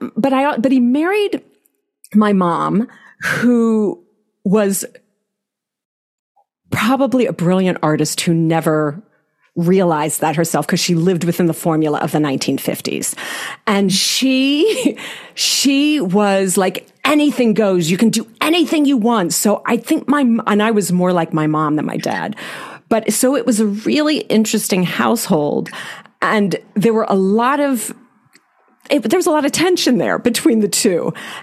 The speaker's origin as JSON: {"language": "English", "town": "Allentown", "region": "Pennsylvania", "country": "United States", "tie": "born or raised there", "said": "I'm from Pennsylvania originally and born in Allentown, PA. And my dad worked for Bethlehem Steel."}